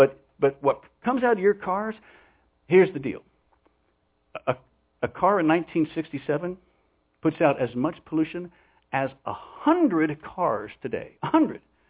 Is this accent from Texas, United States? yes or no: no; Parkersburg, West Virginia, United States; Now, I grew up in West Virginia, a little town called Parkersburg on the Ohio River.